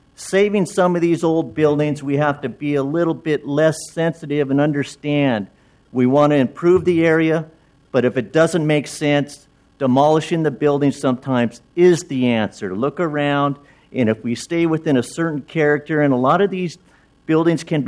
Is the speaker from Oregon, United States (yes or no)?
yes; Portland, Oregon, United States; born there; I was born in Good Samaritan, and I watched real close what happened in Northwest Portland